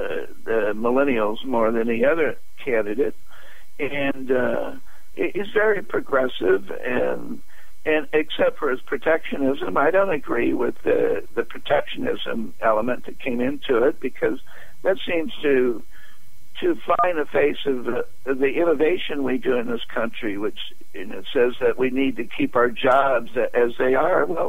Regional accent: California, United States; look at California, where I, as a Californian, voted, and the votes didn't matter

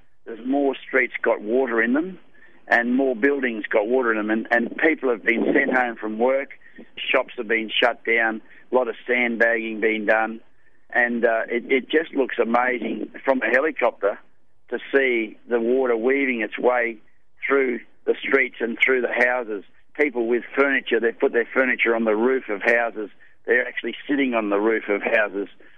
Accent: Toowoomba, Queensland, Australia; Lisa, I started in my hometown of Toowoomba, and then we moved down to Lowood

